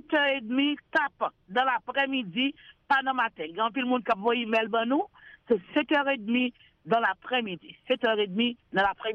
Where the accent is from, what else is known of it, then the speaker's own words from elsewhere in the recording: Haiti; c'est parce qu'on est haïtien, non seulement c'est haïtien